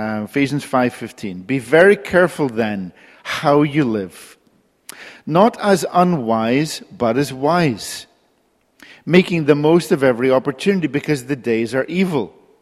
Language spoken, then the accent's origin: English; Northern Ireland, United Kingdom; And I grew up with that in Northern Ireland.